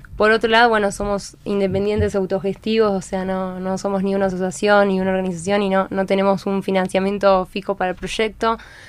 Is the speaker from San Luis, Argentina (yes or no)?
no; Buenos Aires, Argentina; nosotros somos de Argentina, específicamente de Buenos Aires. Estudiamos ciencias de la comunicación allí